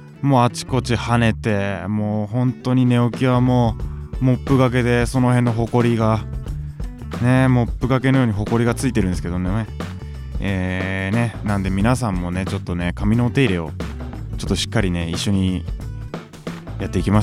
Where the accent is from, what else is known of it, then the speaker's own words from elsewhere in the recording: Hamamatsu, Shizuoka, Japan; 僕ね静岡県の浜松市出身でしてね、